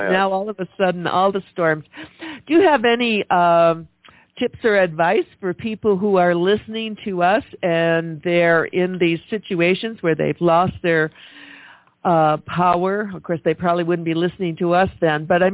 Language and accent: English; Michigan, United States; I grew up in Michigan, and I can remember as a child walking to school